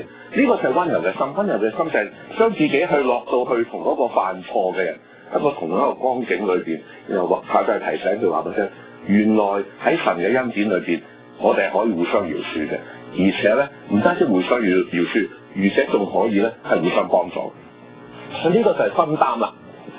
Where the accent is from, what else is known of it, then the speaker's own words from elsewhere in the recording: China; 我哋中國人咧嘅一個文化嘅盲點嚟，